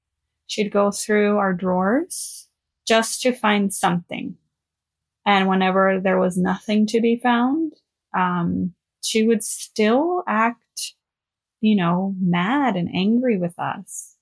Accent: Los Angeles, California, United States; I am from Los Angeles, born and raised. I am first generation Mexican American. My parents are from Durango, Mexico.

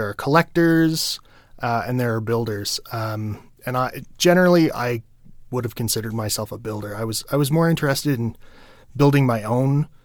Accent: Ottawa, Ontario, Canada; I was living with a roommate in an apartment in my hometown of Ottawa, Ontario, which is also where I went to university and where Ryan and I met.

